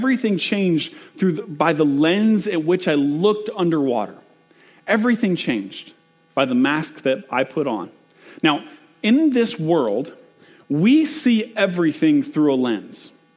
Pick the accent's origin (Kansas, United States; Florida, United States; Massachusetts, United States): Florida, United States; Fort Lauderdale; I'm from South Florida, from Fort Lauderdale, Florida, and my family has a home in the Florida Keys.